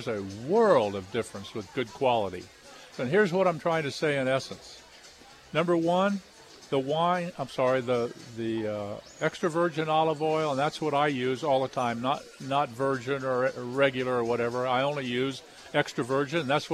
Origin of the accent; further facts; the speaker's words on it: Ohio, United States; You know, I don't know about you, but I grew up in Ohio.